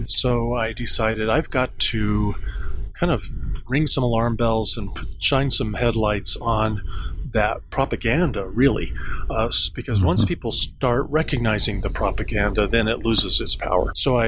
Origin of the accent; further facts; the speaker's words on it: Colorado Springs, Colorado, United States; And Colorado Springs, my hometown, place where I live to this day, is a poster child for growth addiction.